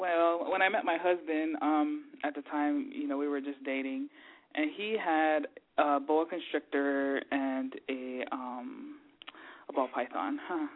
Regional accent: Hawaii, United States; I was born and raised in Hawaii, and actually snakes are prohibited there.

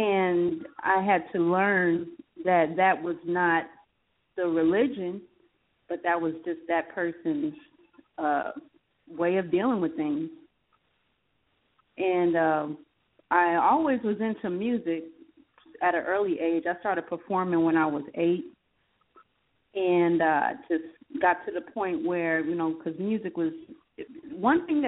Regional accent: Phoenix, Arizona, United States; also born or lived in New Orleans; Born in New Orleans, but raised in Phoenix.

